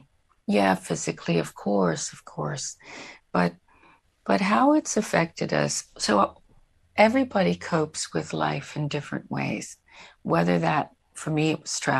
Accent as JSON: {"language": "English", "country": "United States", "lives_now": "United Kingdom", "said": "I'm an American telling an Australian this"}